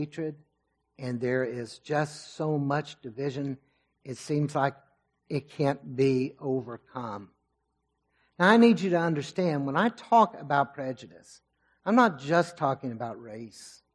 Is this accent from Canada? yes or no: no; California, United States; accent: Californian; With my little bit of Californian, actually a whole lot of California, some Texas, everything.